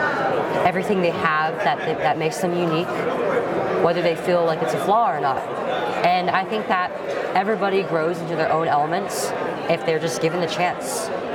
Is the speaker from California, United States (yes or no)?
yes; California, United States; states like my home state of California are allowed to go further into the opposite direction